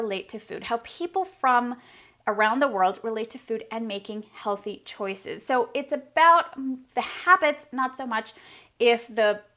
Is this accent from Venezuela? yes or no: yes; Venezuela; also born or lived in United States; now in Spain; I was born and raised in Venezuela, as you know. I have lived in the United States and I have lived and I'm currently living in Spain.